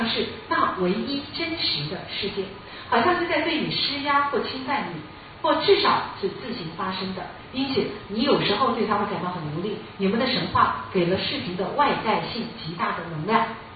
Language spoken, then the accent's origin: Chinese; Taipei, Taiwan; 我从小就是住在淹水区，好，那个时候是信义计划区，现在怎么可能淹水？可是我从小就住在那个会淹水的地方。